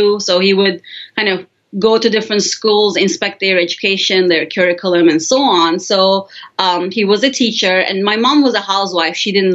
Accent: Denizli, Turkey; moved away as an adult; So I grew up in a city called Denizli. It's on the west coast of Turkey, or near the west coast, I should say. So I grew up in Turkey

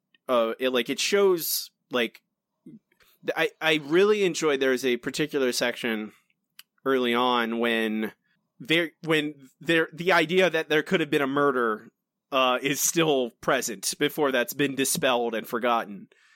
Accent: Florida, United States; I grew up in rural Florida in a place that is not too unlike Woodstock, Alabama.

